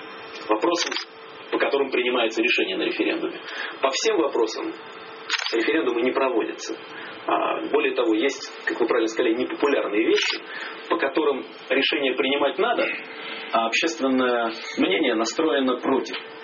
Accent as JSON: {"language": "Russian", "region": "Saint Petersburg", "country": "Russia", "tie": "born or raised there"}